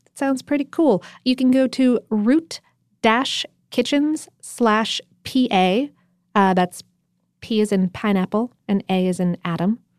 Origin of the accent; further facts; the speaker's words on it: Widnes, North West England, United Kingdom; moved away as an adult; now in Scotland; So I was born in Widnes, just outside of Liverpool, and grew up on proper, fresh, and delicious, true fish and chips. 6 years ago, I moved to Scotland